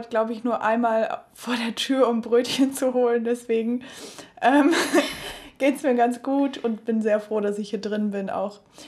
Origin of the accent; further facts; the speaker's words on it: Düsseldorf, North Rhine-Westphalia, Germany; In Düsseldorf.